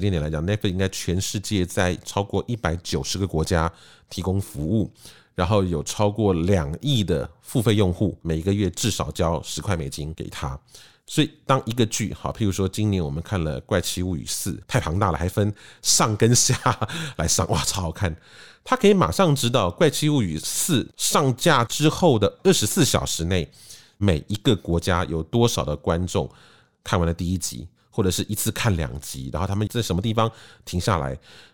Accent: Taiwan; 我们台湾人很喜欢一个东西叫做吃到饱

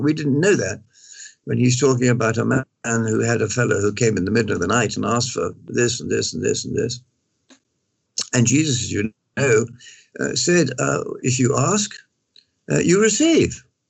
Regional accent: Scotland, United Kingdom; I'm Scottish. And we are by nature fairly reserved.

